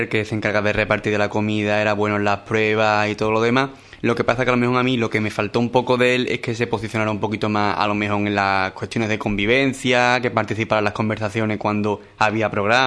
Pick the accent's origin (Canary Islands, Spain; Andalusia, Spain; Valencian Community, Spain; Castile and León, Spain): Andalusia, Spain; Lebrija; nosotros venimos de Lebrija